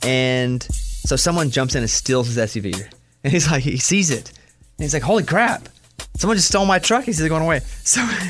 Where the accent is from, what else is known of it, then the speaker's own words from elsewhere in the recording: Arkansas, United States; As someone who never went to New York City, because that was a big city and I was from Arkansas